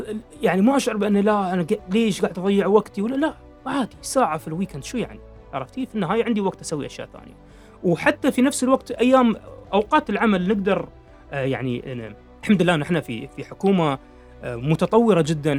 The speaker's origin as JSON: {"language": "Arabic", "country": "United Arab Emirates", "said": "أنا بتكلم كوني إماراتي"}